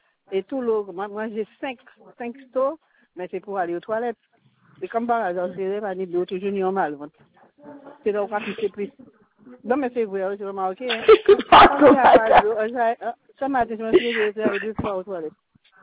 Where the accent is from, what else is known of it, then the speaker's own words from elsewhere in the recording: Guadeloupe; mais on discute en tant que Guadeloupéen.